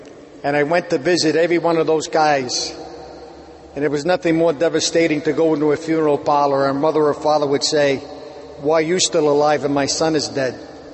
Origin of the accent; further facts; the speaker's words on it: Puerto Rico; born there; I was born in Puerto Rico, and my father died when I was 3 years old.